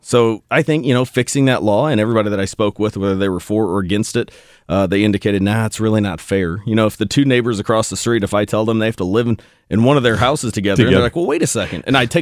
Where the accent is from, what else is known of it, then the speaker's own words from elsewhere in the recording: Ferguson, Missouri, United States; I grew up in Ferguson, Missouri, and I have a farm in Fayette, Missouri